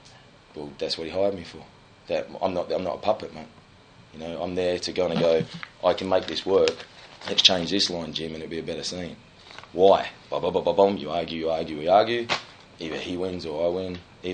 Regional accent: Australia; And I'm Australian, we work for free anyway.

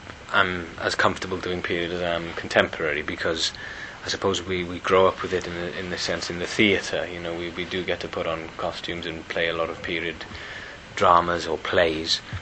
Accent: Wales, United Kingdom; You know, coming Welsh, coming from Wales, you know, and being Welsh, we all very proud of our singing heritage.

